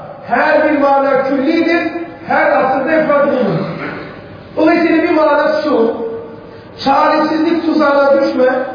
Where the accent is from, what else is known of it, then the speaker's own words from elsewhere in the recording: Anatolia, Turkey; Anadolu'nun çocuğuyuz böyle, köyde büyümüşüz böyle.